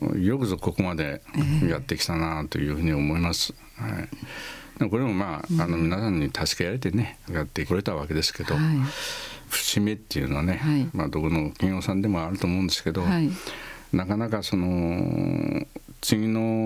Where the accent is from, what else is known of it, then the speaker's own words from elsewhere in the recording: Toyama, Japan; 70年近くこの富山でね、